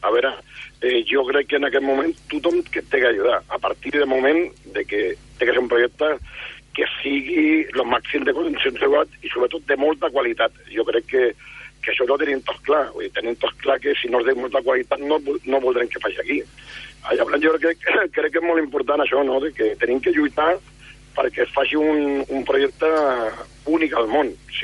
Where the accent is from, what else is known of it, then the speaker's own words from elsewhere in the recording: Barcelona, Catalonia, Spain; home, soc de Barcelona, soc català